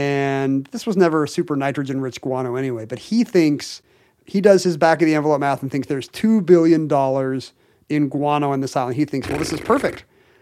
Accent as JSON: {"language": "English", "country": "United States", "said": "I'm an American."}